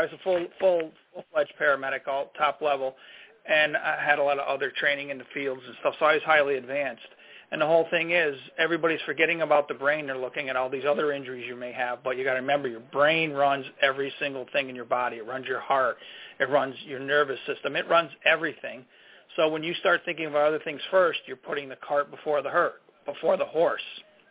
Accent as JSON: {"language": "English", "region": "New York", "country": "United States", "said": "I'm from New York State."}